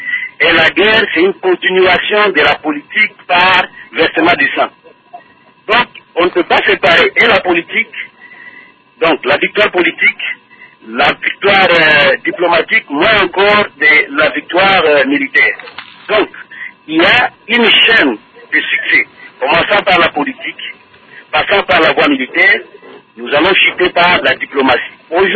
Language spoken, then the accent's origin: French; Goma, North Kivu, DR Congo; je viens de Goma, j'étais à Goma il n'y a pas longtemps